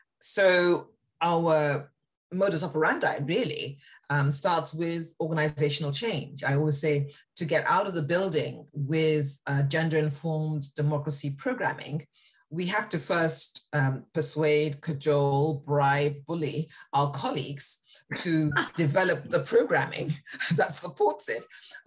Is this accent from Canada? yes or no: no; United Kingdom; and I was raised in a white-dominated society. I was raised in the UK. I'm British, class-ridden as well.